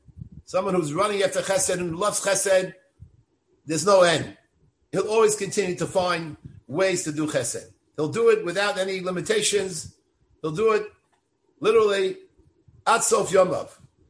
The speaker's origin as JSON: {"language": "English", "country": "Israel", "said": "I told him I come from Eretz Yisrael."}